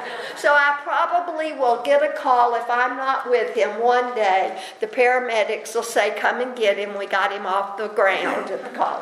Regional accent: the South, United States; Just in case you didn't know, I'm a Southerner.

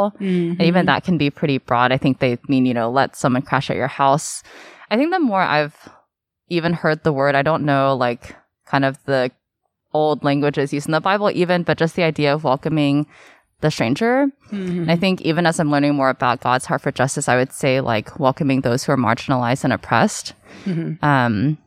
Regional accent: Houston, Texas, United States; I was born and raised in Houston.

